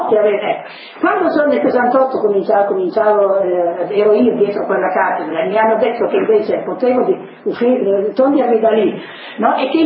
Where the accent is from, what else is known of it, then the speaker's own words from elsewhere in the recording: Emilia-Romagna, Italy; io invidio i poeti in lingua romagnola, sono romagnola